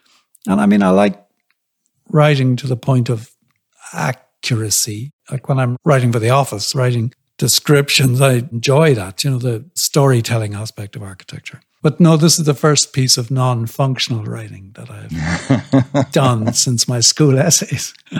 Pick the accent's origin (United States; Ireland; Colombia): Ireland; Munster; born there; I was born in Kerry in the south of Ireland, and I sort of must have thought that my family's natural habitat was back in that place.